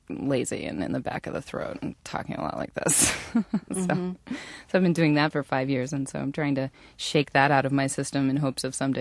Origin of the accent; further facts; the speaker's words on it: New Haven, Connecticut, United States; I grew up in New Haven, Connecticut, and I grew up singing and studying singing